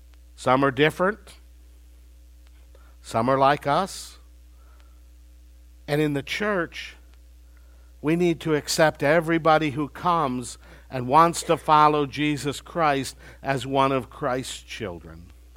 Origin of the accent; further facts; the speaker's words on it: Minnesota, United States; I grew up in Minnesota. Our youth groups were a lot alike.